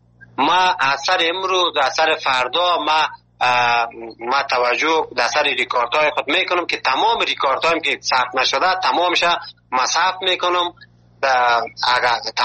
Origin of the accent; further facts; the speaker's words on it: Afghanistan; now in Malatya, Turkey; ما که اول که از افغانستان آمدیم در یک جای یک شهر شهر مالاتیا